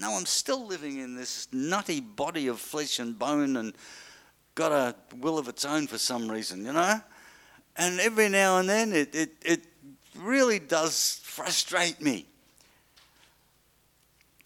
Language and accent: English; Australia; like I'm an Australian. I live in Australia, so I'm an Australian.